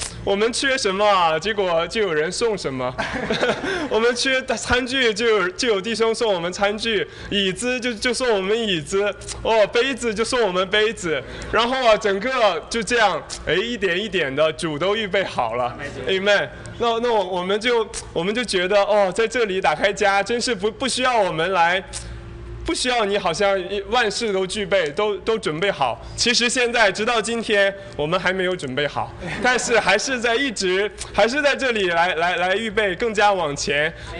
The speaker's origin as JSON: {"language": "Chinese", "region": "Northeast China", "country": "China", "tie": "born or raised there", "said": "我家乡是东北的，我接触到的人就全是东北人。"}